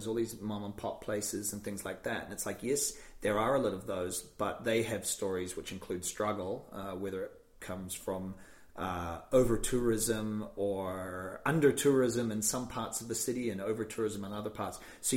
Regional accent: New Zealand; Sipping Yorkshire tea and which is a nice taste of home, even though I'm from New Zealand.

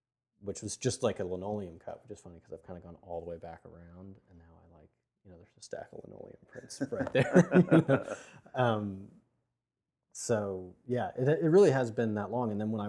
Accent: Santa Cruz, California, United States; And then I'm from Santa Cruz, so it was like skate graphics and surf graphics.

